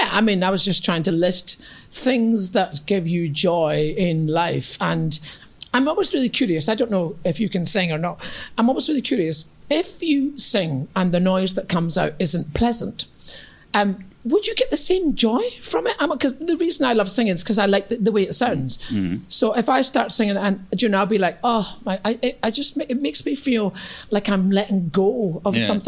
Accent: East Kilbride, Scotland, United Kingdom; growing up on East Kilbride, we listened to Motown.

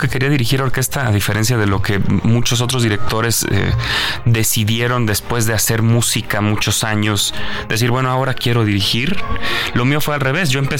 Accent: Guanajuato, Mexico; estaré en Guanajuato, que es mi tierra, soy orgullosamente guanajuatense y tiene 8 años que no dirijo en mi ciudad

